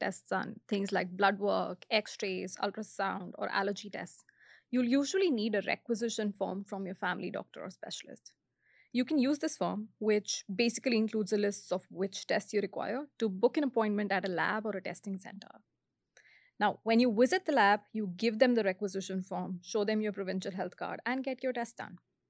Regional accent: India; now in Canada; Another major difference that I noticed compared to my home country, India, is that in Canada, you can't go directly to a specialist doctor.

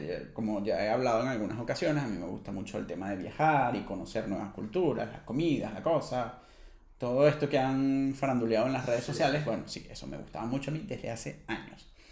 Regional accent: Venezuela; moved away as an adult; also born or lived in Colombia; now in Spain; me impactó emocionalmente más cuando salí de Colombia para España que cuando salí de Venezuela a Colombia.

